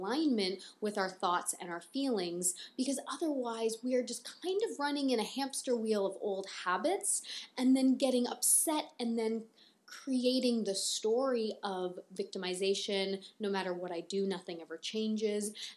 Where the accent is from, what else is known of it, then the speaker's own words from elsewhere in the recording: Canada; accent: Canadian; Is that my Canadian accent showing?